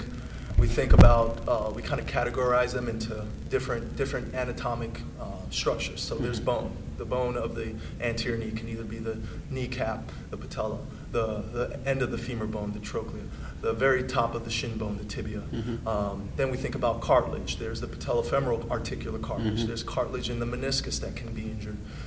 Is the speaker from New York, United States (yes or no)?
yes; New York City, New York, United States; also born or lived in Houston; I'm actually from Houston. I was born in Herman Hospital, back when it was called Herman Hospital. Moved to New York when I was about four with my family.